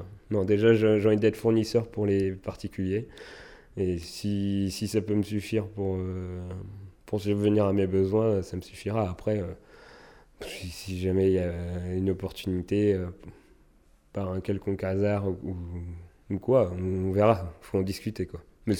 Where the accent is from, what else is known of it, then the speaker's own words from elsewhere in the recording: France; qu'en tant que Français en plus, beaucoup de gens mangent du pain quasiment tous les jours